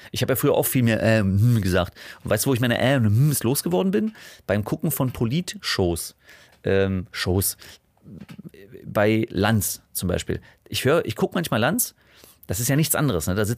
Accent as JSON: {"language": "German", "region": "Berlin", "country": "Germany", "accent": "Berlin", "said": "weil ich meinen Akzent, also ich finde ihn jetzt selber nicht cool, wenn ich ihn höre, aber ich bin nun mal Berliner. Deswegen, also ich bin auch stolzer Berliner, ja, ich mag meine Stadt."}